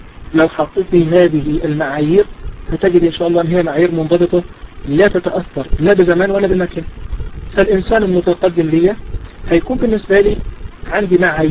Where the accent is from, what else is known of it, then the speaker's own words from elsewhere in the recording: Egypt; فمثلا في العرف عندنا خاصة انا بتكلم عندنا في مصر كلمة الرجل الملتزم هو عبارة عن ايه؟